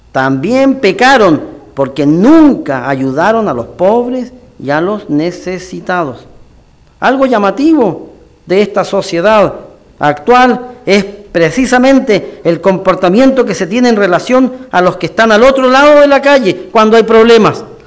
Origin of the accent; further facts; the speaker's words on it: Osorno, Los Lagos, Chile; born there; also born or lived in Temuco / Valdivia; Yo nací en Osorno, viví, estudié en Temuco y viví en Valdivia.